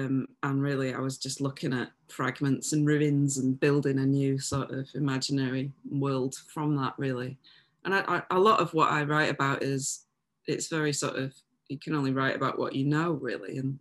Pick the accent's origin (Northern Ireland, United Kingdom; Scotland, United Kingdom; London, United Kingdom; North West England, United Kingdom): North West England, United Kingdom; Audenshaw; I mean, I grew up in Audenshaw, so there's a real pull towards East Manchester